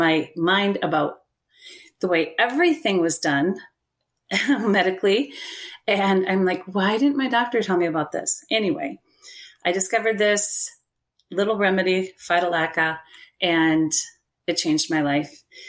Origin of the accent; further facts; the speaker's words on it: Sauk Centre, Minnesota, United States; I'm a certified classical homeopath from Sauk Center, Minnesota, USA.